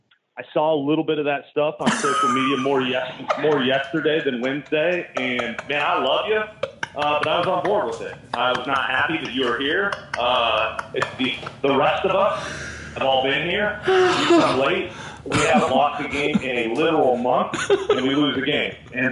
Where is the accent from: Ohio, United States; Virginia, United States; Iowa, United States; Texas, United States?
Iowa, United States; I grew up in Iowa, and so I need a lot of tickets.